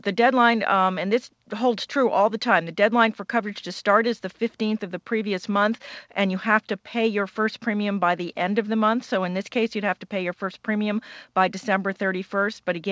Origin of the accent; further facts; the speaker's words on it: Maryland, United States; Where I live, my home state of Maryland, for instance, the deadline was always Thursday.